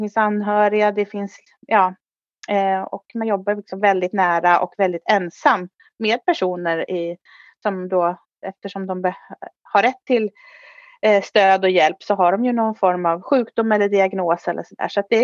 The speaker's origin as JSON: {"language": "Swedish", "region": "Dalarna County", "country": "Sweden", "tie": "born or raised there", "also_born_or_lived": "Stockholm", "said": "jag har ju växt upp där, även om jag från början faktiskt är från Stockholm. Jag är född i Stockholm, men min mamma flyttade upp till Dalarna när jag var 11-12 år. Så sedan dess har jag bott där uppe."}